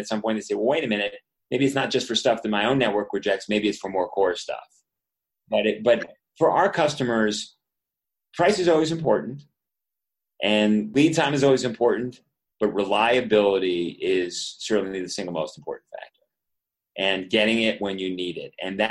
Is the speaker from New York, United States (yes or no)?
yes; New York City, New York, United States; now in Maryland, United States; I'm from New York City, so originally, so different infrastructure there.